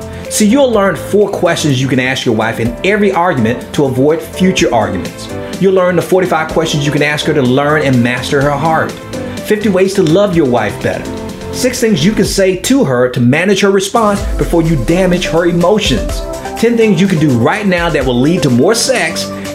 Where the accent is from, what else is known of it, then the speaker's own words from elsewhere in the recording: Florida, United States; now in Chattanooga, United States; So she's based out of where I'm from Florida. I didn't know if you knew that, Linda, but I'm from Florida.